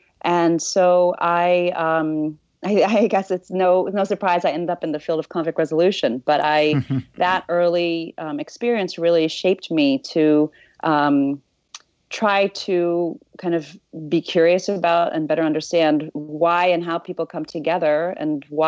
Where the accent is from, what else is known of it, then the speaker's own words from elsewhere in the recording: Zimbabwe; born there; I was born in Zimbabwe, perhaps uncommon place to be born. And I come from two different worlds.